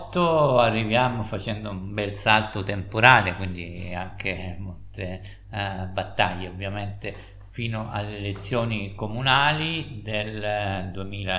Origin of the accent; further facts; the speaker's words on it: Todi, Umbria, Italy; anche io sono di Todi, quindi ovviamente ho vissuto anch'io in prima persona la vicenda.